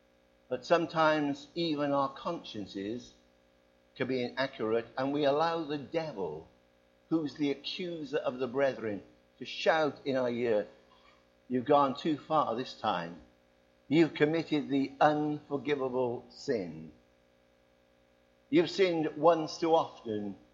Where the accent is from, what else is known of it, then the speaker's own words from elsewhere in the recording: Cardiff, Wales, United Kingdom; Now, I was raised in the east of Cardiff. I was born in Adamsdown and raised in Roth in Cardiff.